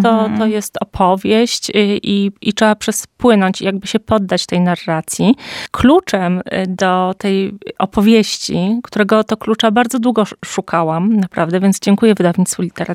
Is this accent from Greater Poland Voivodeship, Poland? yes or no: no; Kraków, Lesser Poland, Poland; ponieważ jestem z Krakowa